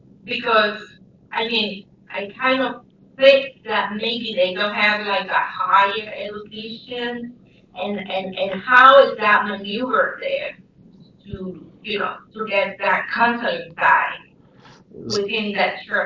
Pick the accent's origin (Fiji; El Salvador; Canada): El Salvador; now in New York, United States; I am from El Salvador. I've been working, in New York since 2008